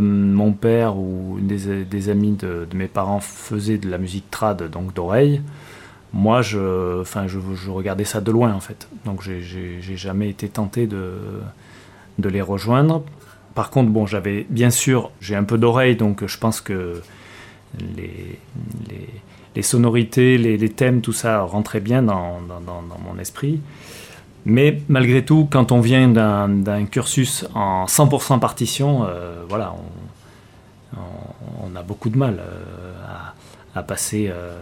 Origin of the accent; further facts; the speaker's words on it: Aurillac, Auvergne-Rhône-Alpes, France; born there; dans toute famille, il y a bien un côté auvergnat, donc quand on remonte bien, bien loin. Mais je suis né à Aurillac, toutefois, et en fait, on est plutôt une famille de musiciens, quand même, en commençant par